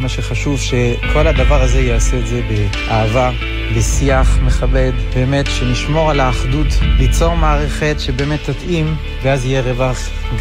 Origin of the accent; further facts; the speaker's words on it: France; Hebrew is a second language; now in Modiin, Israel; עליתי לארץ ב-2003 מצרפת, למדתי בישיבה גבוהה בירושלים שנתיים